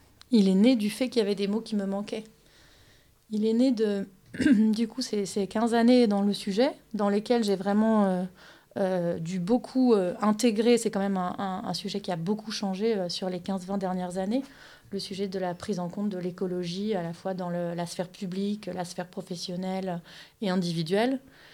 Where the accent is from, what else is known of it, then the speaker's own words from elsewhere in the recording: France; first language German; French is a second language; moi, je viens d'une famille binationale, donc allemande et française. Donc petite, j'habitais en France, mais je ne parlais pas français, je parlais que allemand. Donc après, j'ai dû mélanger le français à l'allemand en rentrant à la maternelle.